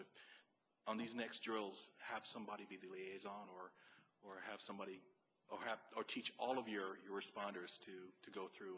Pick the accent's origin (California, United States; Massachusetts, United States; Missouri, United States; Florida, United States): Florida, United States; Orlando; I'm from Orlando, so when there's an emergency drill, it involves